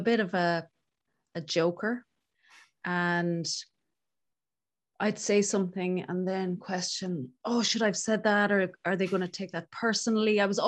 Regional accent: Galway, Connacht, Ireland; I'm from Galway in the west of Ireland. I am a single mom of two teenagers

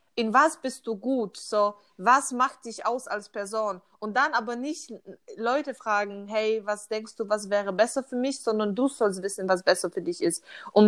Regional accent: Poland; also born or lived in United States; ich als Kind in Polen aufgewachsen, wir hatten nicht groß irgendwie die Möglichkeit, Sport zu machen

